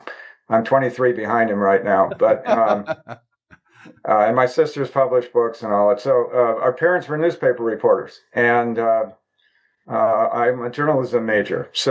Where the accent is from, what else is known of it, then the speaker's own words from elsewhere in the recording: Wisconsin, United States; Wisconsin. So literally everything that was important and happening in America that year was happening in my hometown of about 49 to 50,000 people.